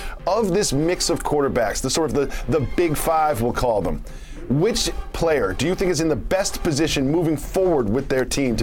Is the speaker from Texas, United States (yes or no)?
no; Massachusetts, United States; It also doesn't feel good to see my son walking around the house with a Yankees hat on when I grew up in Massachusetts.